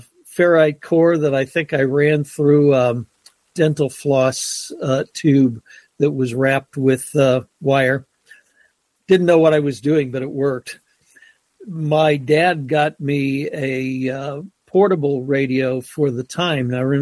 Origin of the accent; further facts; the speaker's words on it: Akron, Ohio, United States; Hometown was Akron, Ohio. I grew up in Akron, went to school there, finished high school there